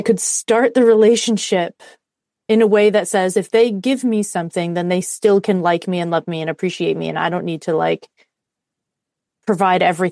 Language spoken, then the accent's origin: English; United States; And when I came back to the States, it was not long before COVID happened. So all of a sudden, I was back in my home country, not in my home state.